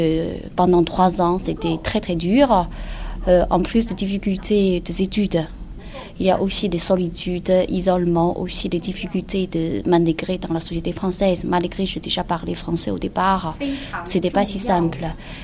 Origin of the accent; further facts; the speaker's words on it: Beijing, China; French is a second language; moved away as an adult; now in France; C'est-à-dire que je suis origine de Pékin. Ça fait 8 ans que je quitte la Chine.